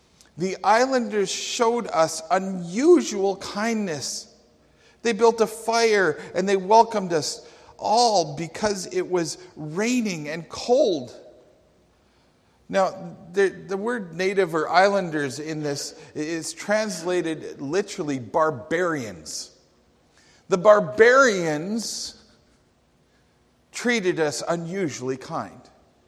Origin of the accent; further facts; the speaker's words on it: Coaldale, Alberta, Canada; Now, I grew up in Alberta, two provinces away from here, in a tiny little town. My hometown is Coaldale.